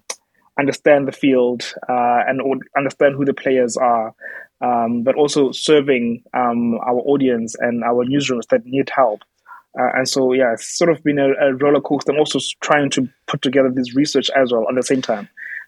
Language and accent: English; South Africa; So I'm from South Africa.